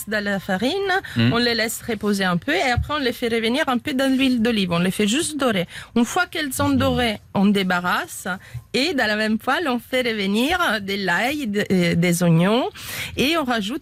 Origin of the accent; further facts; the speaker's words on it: Rome, Lazio, Italy; Non, c'est chez moi, à Rome.